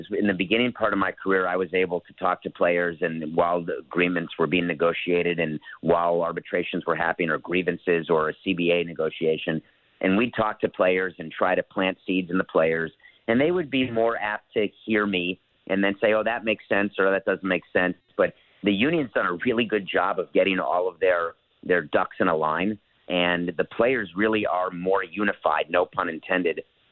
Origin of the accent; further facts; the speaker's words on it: New York City, New York, United States; I grew up in New York City.